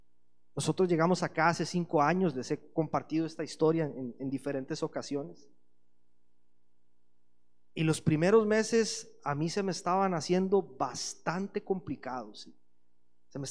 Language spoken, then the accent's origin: Spanish; Costa Rica; moved away; En un momento de mi vida estaba intentando aferrarme a mi vida allá en Costa Rica y con otra mano estaba intentando empezar a construir algo nuevo acá, ¿sí?